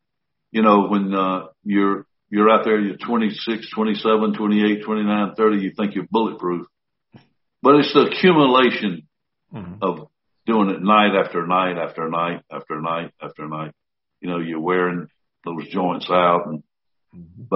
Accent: Columbus, United States; "Okay. In my hometown right here."

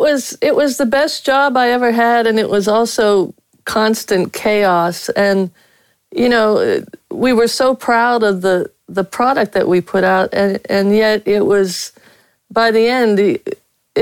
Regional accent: Detroit, Michigan, United States; And they said, oh, damn, because I was from Detroit and my first name, they thought I was black.

